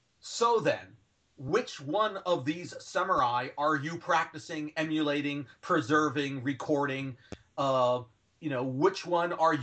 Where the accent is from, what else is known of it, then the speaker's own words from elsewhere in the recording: Florida, United States; And also growing up in Florida, citrus plants